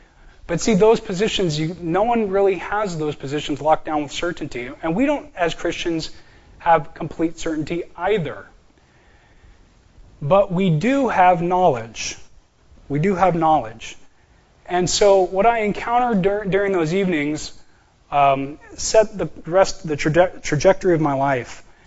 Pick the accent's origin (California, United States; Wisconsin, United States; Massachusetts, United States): California, United States; Rialto; now in Irvine, United States; I live in Irvine here. I'm from Rialto, California, the beautiful area of San Bernardino County.